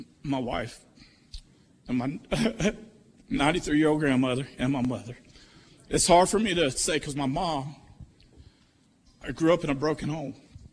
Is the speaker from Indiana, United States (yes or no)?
yes; Anderson, Indiana, United States; I'm from here. I'm from Anderson, Indiana.